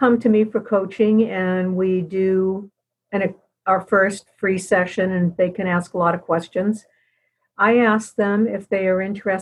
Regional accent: Portland, Maine, United States; I grew up in Portland, Maine

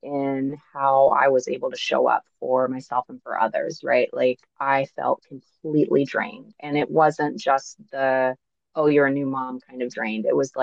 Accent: Georgia, United States; also born or lived in North Carolina; So growing up in the South States, like primarily Georgia and North Carolina, absolutely not.

